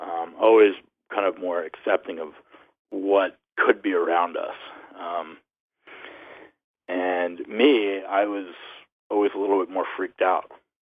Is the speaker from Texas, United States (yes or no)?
no; New Jersey, United States; Growing up in New Jersey and kind of I was the only Jewish kid in, like, an Italian and Irish neighborhood.